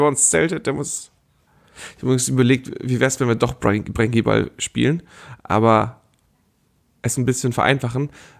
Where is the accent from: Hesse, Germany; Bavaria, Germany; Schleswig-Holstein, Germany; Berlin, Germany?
Schleswig-Holstein, Germany; Geesthacht; meine Heimatstadt war heute im Postillon.